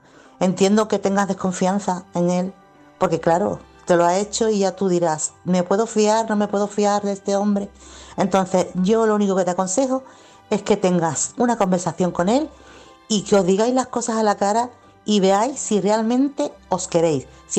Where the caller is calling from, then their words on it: Chiclana, Andalusia, Spain; corresponsal de Chiclana